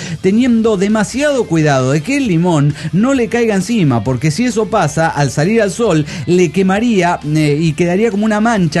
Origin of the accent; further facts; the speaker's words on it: Saltillo, Coahuila, Mexico; En Saltillo, Coahuila estoy, señoras y señores de la nave. ¿Cómo les va? Yo aquí con la novedad que regresé al calor del norte de México.